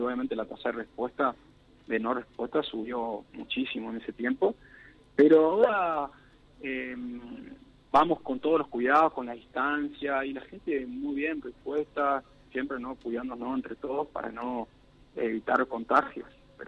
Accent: Corrientes, Argentina; Si bien somos todos correntinos, pero estamos en distintos lugares

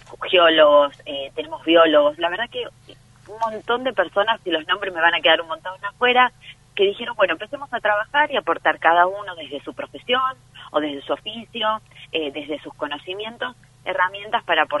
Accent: Tierra del Fuego, Argentina; soy una hija fueguina, que recuerdo en la escuela 21, en donde transcurrí mi primario

